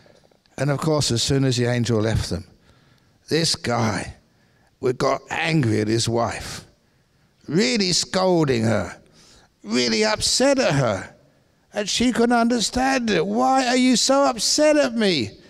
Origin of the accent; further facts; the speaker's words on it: London, United Kingdom; I was a young man growing up in London